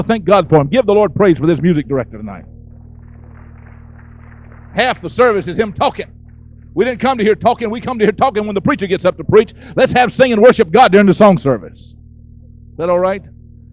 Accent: Florida, United States; I am from Florida, so I can say that.

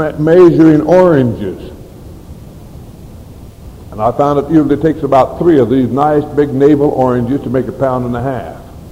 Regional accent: Idaho, United States; I come from Idaho. I know something about fertilizer and the cost of fertilizer and the value of fertilizer.

